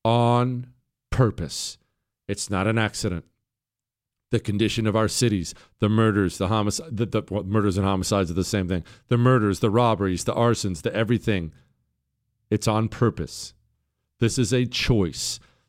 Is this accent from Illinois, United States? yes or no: no; Bozeman, Montana, United States; I grew up in Bozeman, Montana.